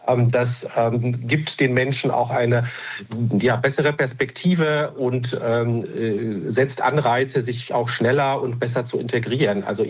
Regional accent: Germany; geflohen mit meinen Eltern, die politische Geflüchtete waren, damals aus dem kommunistischen Polen. Und erstmal als Pole aufgewachsen in Deutschland.

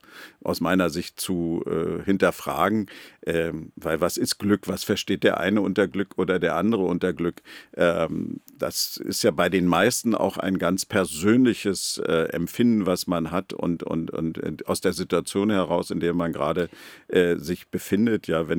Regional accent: Berlin, Germany; Ich bin ja geborener Berliner und überzeugter Berliner. Kann mir gar nicht vorstellen, woanders zu leben.

